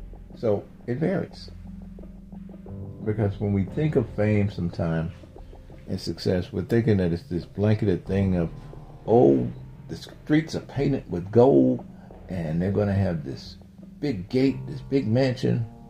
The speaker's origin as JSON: {"language": "English", "region": "Mississippi", "country": "United States", "tie": "born or raised there", "said": "And I think back when I was growing up in Mississippi. It was a bad thing if you lived in an apartment."}